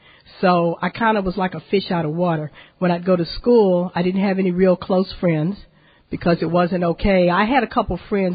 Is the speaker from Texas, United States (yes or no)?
yes; Corpus Christi, Texas, United States; I am a native Texan. I'm born and raised in Corpus Christi.